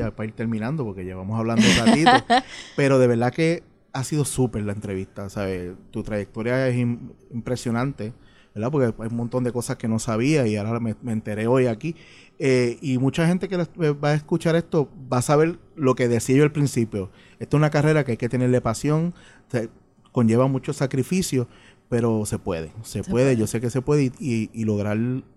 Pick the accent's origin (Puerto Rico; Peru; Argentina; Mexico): Puerto Rico; Vernos trabajar como boricua.